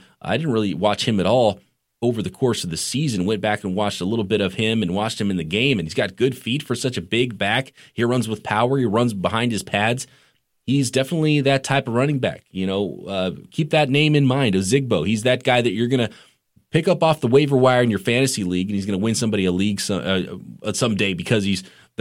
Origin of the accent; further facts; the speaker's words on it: Visalia, California, United States; I grew up around Fresno, and so a lot of my friends are into the Fresno State program. I kind of was anti. It's like you go one way or the other, and I was like annoyed by all the Fresno State love when I was growing up nearby in Visalia, California.